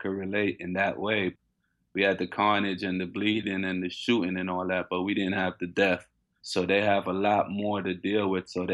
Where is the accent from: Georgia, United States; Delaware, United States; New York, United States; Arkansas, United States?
New York, United States; Maybe more so being a New Yorker, more than anything, played a factor into that.